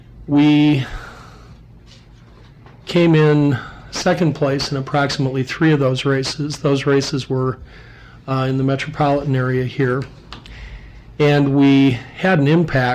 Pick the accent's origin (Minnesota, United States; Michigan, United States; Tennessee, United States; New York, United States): Minnesota, United States; Mankato; from Mankato, Minnesota, and I'm the state chair of the Independence Party.